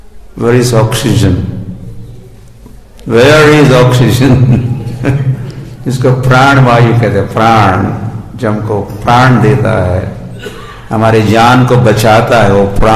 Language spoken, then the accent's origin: Hindi; Maharashtra, India; मैं भी एक गांव वाला था आप भी, उस भाव वाला तो अब भी हूं। तो हमारे गांव में, महाराष्ट्र में एक गांव